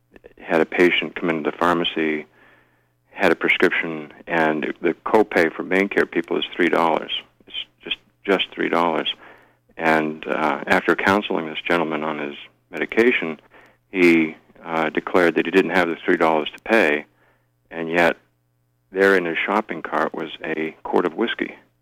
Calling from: Brewer, Maine, United States; I'm calling from Brewer.

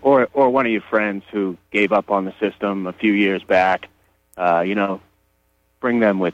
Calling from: Searsmont, Maine, United States; I'm calling from Searsmont.

